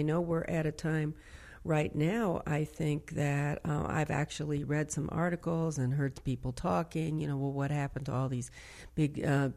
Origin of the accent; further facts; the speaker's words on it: Midwest, United States; I grew up in the Midwest in a very kind of right-wing white community. I say the heartland of right-wing America.